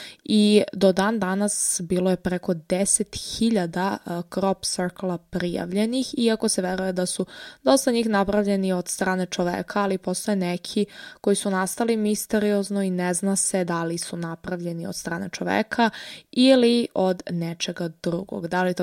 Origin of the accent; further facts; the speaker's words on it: Sokobanja, Zaječar District, Serbia; s obzirom da sam u Sokobanji, odakle sam ja inače.